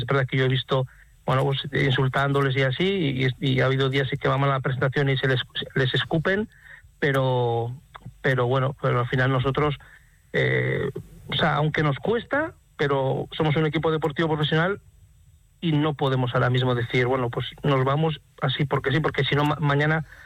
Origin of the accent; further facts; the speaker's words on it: Navarre, Spain; Y al final yo soy un navarro, que ayer hicimos una etapa en Navarra